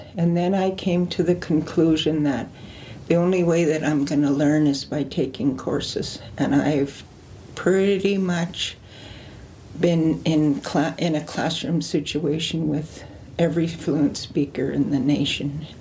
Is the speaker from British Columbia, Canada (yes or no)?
yes; West Bank, British Columbia, Canada; I live and work here in Penticton. I am from the Silk Nation. I come from West Bank, which is about midway of the Okanagan Lake.